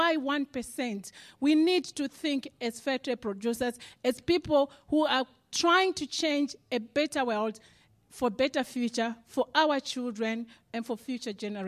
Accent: Zimbabwe; when I grew up in Zimbabwe, I've always used palm olive.

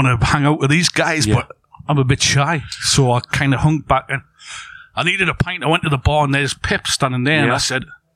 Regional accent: Newcastle, North East England, United Kingdom; I'm from Newcastle, you know.

